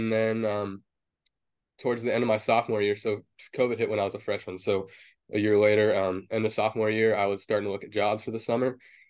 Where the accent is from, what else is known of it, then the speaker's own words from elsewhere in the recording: Wichita, Kansas, United States; now in Surprise, United States; I'm originally from Wichita, Kansas.